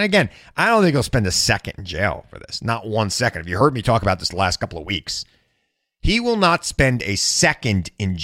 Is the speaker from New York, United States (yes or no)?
yes; Long Island, New York, United States; I grew up on Long Island. Not quite the country.